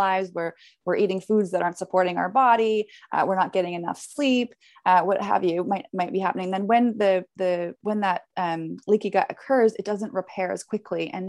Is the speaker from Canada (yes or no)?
yes; Canada; I say herbs because I'm Canadian.